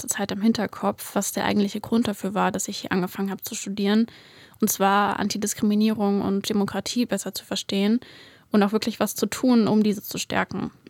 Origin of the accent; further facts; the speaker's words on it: Hesse, Germany; Ja, ich komme aus Nordhessen